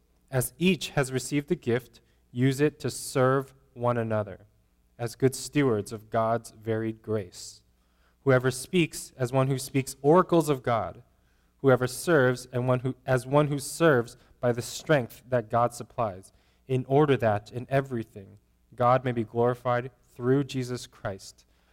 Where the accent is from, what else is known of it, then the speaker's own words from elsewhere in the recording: United States; just because I grew up in America and I could speak English in Taiwan.